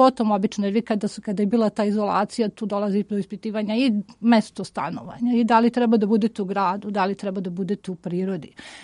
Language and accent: Serbian; Belgrade, Serbia; Rođena sam u Beogradu, Beograd je moj grad